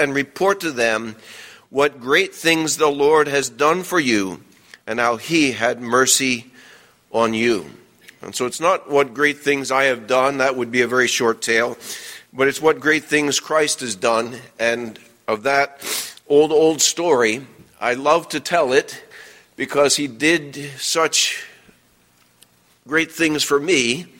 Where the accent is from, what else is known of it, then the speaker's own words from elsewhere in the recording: New Orleans, Louisiana, United States; now in New Jersey, United States; My home background, I was born in New Orleans, Louisiana. Maybe y'all can't tell from my accent, but I'm not native to here in New Jersey. I had to adjust myself to speaking like y'all